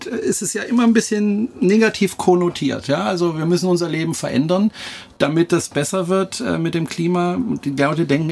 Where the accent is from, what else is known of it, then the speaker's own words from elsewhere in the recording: Freiburg, Baden-Württemberg, Germany; Ich komme ja ursprünglich aus Freiburg